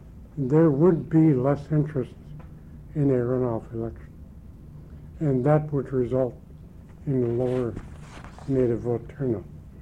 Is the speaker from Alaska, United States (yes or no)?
yes; Angoon, Alaska, United States; now in Juneau, United States; I am from Angoon. My wife and I reside here in Juneau.